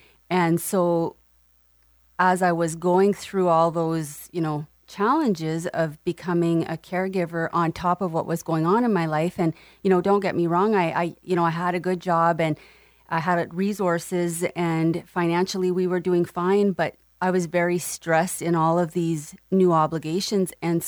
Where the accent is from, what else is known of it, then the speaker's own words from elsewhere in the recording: Sturgeon Falls, Ontario, Canada; also born or lived in Ottawa, Canada / Sudbury, Canada; Yeah, I was born here and stayed in Sturgeon, grew up here, went away for some schooling in Ottawa and Sudbury, and then I came right back and raised my family.